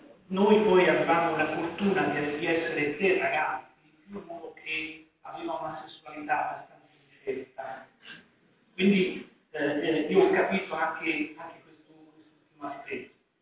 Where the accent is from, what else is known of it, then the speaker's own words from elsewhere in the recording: San Marcello Pistoiese, Tuscany, Italy; io sono nata a San Marcello Togliese e le scuole medie inferiori le avevo fatte su a San Marcello. Poi scuole superiori, andai a Pistoia, fece le magistrali